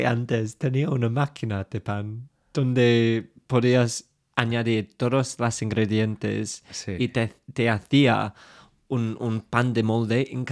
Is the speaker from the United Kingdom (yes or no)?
yes; England, United Kingdom; Spanish is a second language; yo soy un inglés muy básico.